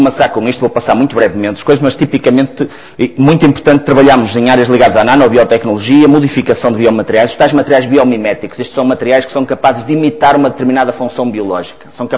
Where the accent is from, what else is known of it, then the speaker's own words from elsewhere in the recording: Porto, Portugal; Embora seja do Porto, nasci no Porto e moro no Porto